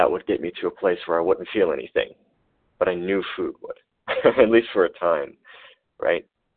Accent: Kentucky, United States; Hi, I'm new. I am from Kentucky.

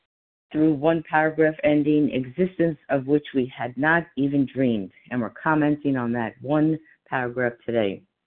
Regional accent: New York, United States; I'm from New York and I'm a grateful recovered compulsive eater.

